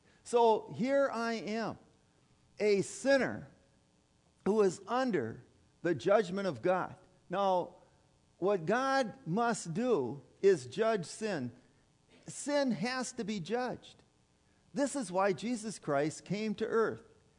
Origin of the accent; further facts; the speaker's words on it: Minnesota, United States; I came from the Iron Range, and there, up there, you know, that's still Minnesota, by the way